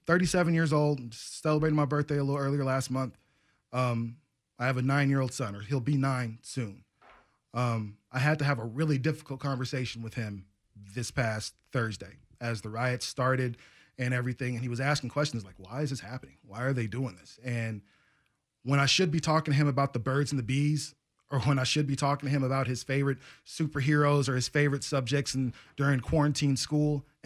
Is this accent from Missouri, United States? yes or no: no; Portland, Oregon, United States; also born or lived in Las Vegas; I'm from Portland. I spent most of my life here, from the, you know, outside of some college and living in Las Vegas and stuff like that. This is my city.